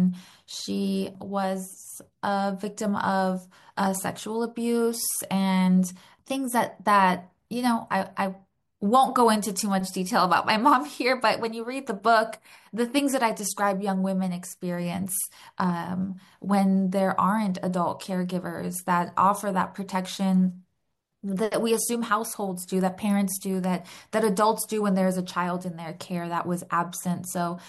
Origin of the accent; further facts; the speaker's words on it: Los Angeles, California, United States; I'm born and raised in Los Angeles, so I went to UCLA and then across town for my PhD at USC.